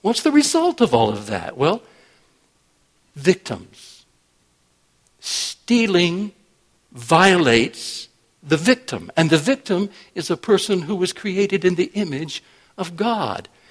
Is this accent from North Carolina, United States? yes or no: yes; Rockingham, North Carolina, United States; When I grew up in Rockingham, North Carolina, we didn't have to lock the doors to our house.